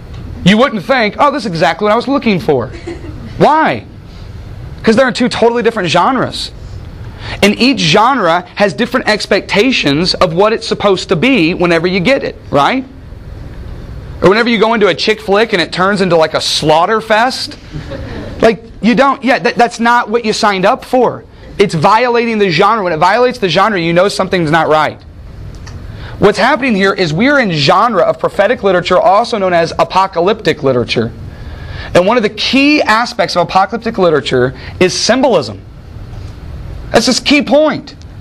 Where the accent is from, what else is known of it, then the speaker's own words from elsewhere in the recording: Wentzville, Missouri, United States; I grew up in Wentzville, St. Louis area.